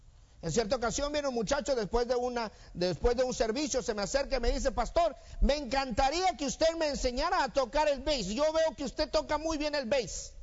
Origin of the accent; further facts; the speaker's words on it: Mexico; now in United States; cuando yo vengo de México a los Estados Unidos, hijo de pastor, toda mi vida he crecido en la iglesia, vengo a los Estados Unidos, empiezo a notar una situación bastante diferente en este país, a diferencia de en mi país, México.